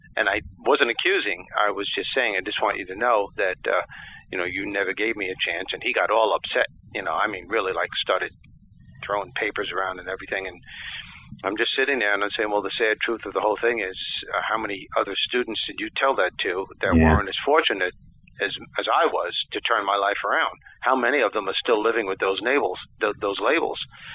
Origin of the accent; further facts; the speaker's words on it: New York, United States; also born or lived in Brooklyn; I was born in Brooklyn, New York, and moved out east where I live right now, Long Island, way out east Long Island, and had your regular childhood with a ton of negative labels, though.